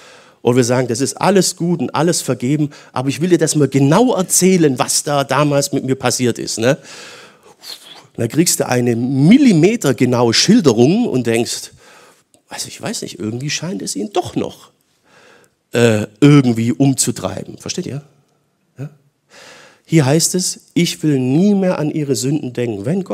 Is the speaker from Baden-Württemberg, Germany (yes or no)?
yes; Baden-Württemberg, Germany; Bei uns im Schwarzwald gibt es das öfters.